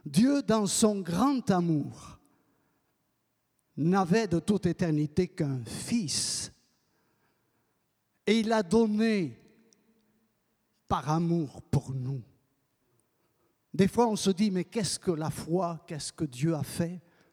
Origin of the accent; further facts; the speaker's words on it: Occitanie, France; Oui, je suis natif du Gers, du Gers.